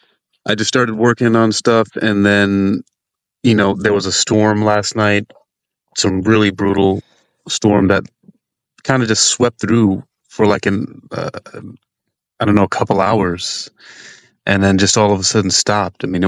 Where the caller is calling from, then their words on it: United States; I'm in the US. I'm in Eastern, the Atlantic Ocean.